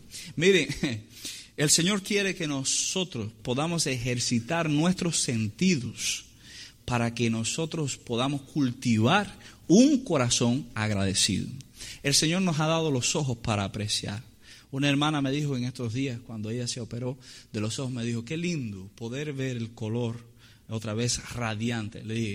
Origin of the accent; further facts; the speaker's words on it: Cuba; Yo me acuerdo cuando era niño, en Cuba había que hacerlo.